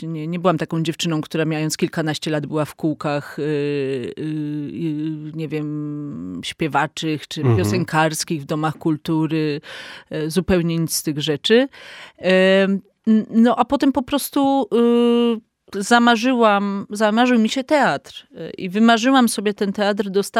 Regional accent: Warsaw, Masovian Voivodeship, Poland; Także moją małą ojczyzną jest właśnie Mokotów

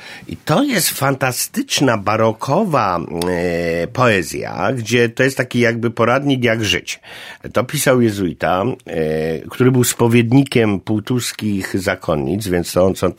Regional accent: Silesian Voivodeship, Poland; accent: Cieszyn Silesian dialect; ja pochodzę z rejonu, gdzie właśnie mówi się gwarą ze Śląska Cieszyńskiego, i to w tej gwarze, gdzie się zachowały właśnie te formy staropolskie.

